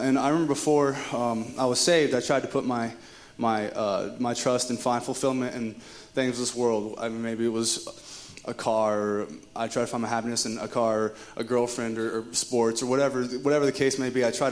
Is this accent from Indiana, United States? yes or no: yes; Trafalgar, Indiana, United States; I am from Trafalgar, Indiana